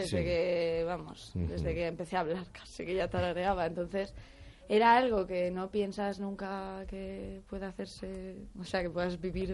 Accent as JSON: {"language": "Spanish", "town": "Barcelona", "region": "Catalonia", "country": "Spain", "moved": "yes", "lives_now": "Madrid, Spain", "said": "Pues yo soy de Barcelona y llevo aquí en Madrid 7 años, más o menos."}